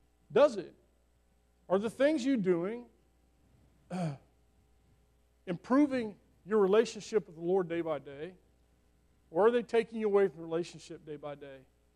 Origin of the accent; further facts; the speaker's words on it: Kansas, United States; born there; I was born in Kansas. The kids were a little slow.